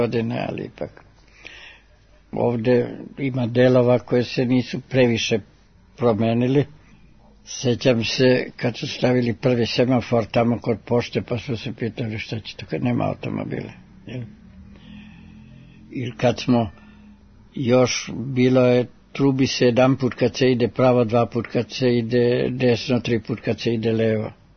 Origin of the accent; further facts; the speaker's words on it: Zrenjanin, Vojvodina, Serbia; also born or lived in Novi Sad; now in Belgrade, Serbia; Ja sam rođen u Velikom Bečkereku, krenuo u školu u Petrovgradu, a iz logora, iz rata sam se duže vratio kratko u Petrovgradu, ali posle sam dolazio Zrenjanin.